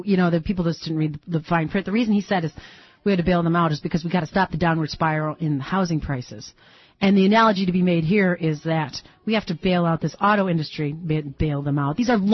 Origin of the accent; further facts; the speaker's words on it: Detroit, Michigan, United States; I don't know how much you know about me, but I live in Detroit. I'm from Detroit.